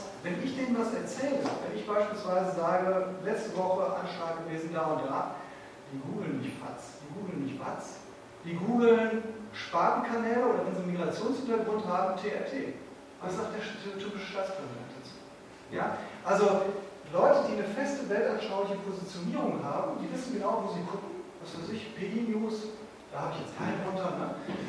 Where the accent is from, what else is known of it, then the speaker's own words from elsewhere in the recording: Mülheim an der Ruhr, North Rhine-Westphalia, Germany; ich bin in Mülheim an der Ruhr groß geworden, ich bin da heute Professor